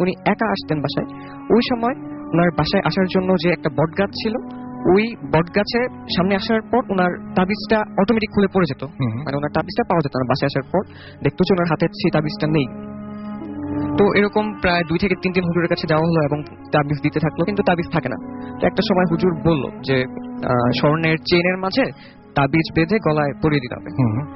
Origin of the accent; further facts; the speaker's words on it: Dhaka, Dhaka Division, Bangladesh; আমি এসেছি নিকুঞ্জ তুই ঢাকা থেকে।